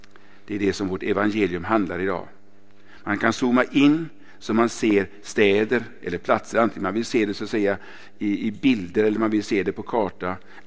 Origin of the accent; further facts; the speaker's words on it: Lidköping, Västra Götaland County, Sweden; born there; Hur ligger det i förhållande till Lidköping där jag är född?